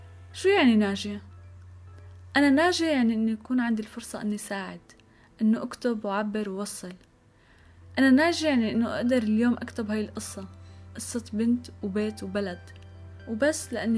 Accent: Idlib, Idlib Governorate, Syria; now in Raqqa, Syria; أنا صبية سورية تعددت الانتماءات، من إدلب بس عايشة بالرقة، درست بحلب بس كان حلمي إنه كمل حياتي بالشام، ربيت بوسط ملون هالشي اللي خلى لهجتي مخلطة

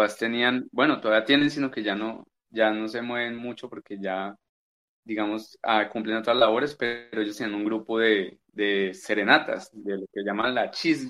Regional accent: Ibagué, Tolima, Colombia; yo nací orgullosamente aquí en Ibagué, ibaguereño de cepa, de padres músicos, músicos clásicos.

